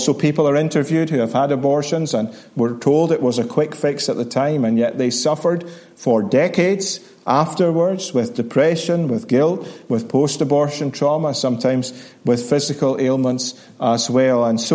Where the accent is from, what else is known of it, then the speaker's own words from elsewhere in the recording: Scotland, United Kingdom; born there; now in Northern Ireland; I'm a Scotsman by birth, but all of the literature is free.